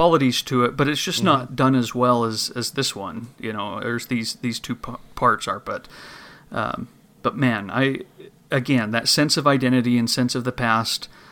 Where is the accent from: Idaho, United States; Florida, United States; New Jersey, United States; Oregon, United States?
Idaho, United States; They settled out here in the West. I'm from Idaho.